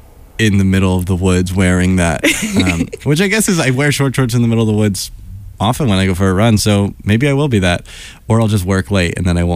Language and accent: English; New Orleans, Louisiana, United States; First and foremost, your first cousin. I'm from New Orleans.